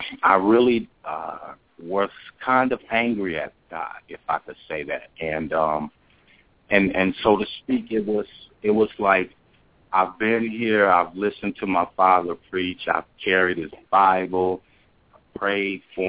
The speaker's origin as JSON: {"language": "English", "town": "Flint", "region": "Michigan", "country": "United States", "tie": "born there", "said": "I was born in Flint, Michigan, and I'm a son of a pastor, and I was raised in the church."}